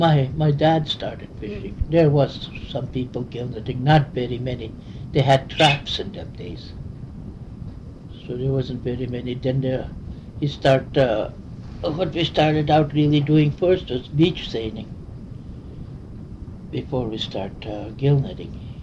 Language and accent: English; Alaska, United States; also born or lived in Ouzinkie; I was brought up on a fox farm up Uyakte on Alf's Island.